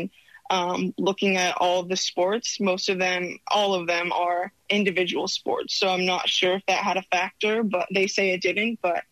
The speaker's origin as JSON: {"language": "English", "region": "Massachusetts", "country": "United States", "said": "flying me out to tournaments in the winter because I'm from Massachusetts."}